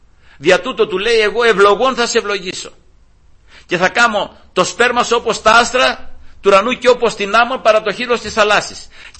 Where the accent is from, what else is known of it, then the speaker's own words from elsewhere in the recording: Greece; born there; επειδή γεννηθήκαμε στην Ελλάδα και επειδή, ξέρω εγώ, το βρήκαμε έτσι, γεννηθήκαμε χριστιανοί, ας πούμε, οι γονείς μας ήταν χριστιανοί